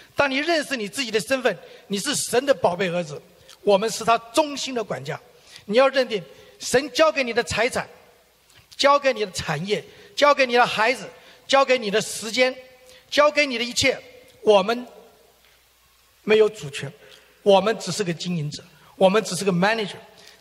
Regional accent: Taiwan; moved away as an adult; now in United States; 那我自己来自一个来美国快40年了，70年就来美国，那家里环境很苦，从台湾来的。

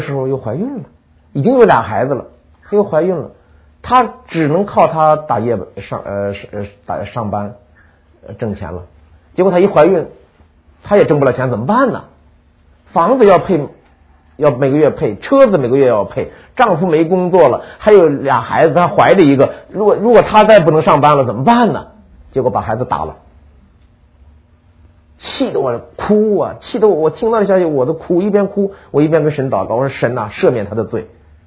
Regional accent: China; moved away; 因为我是大陆出来的

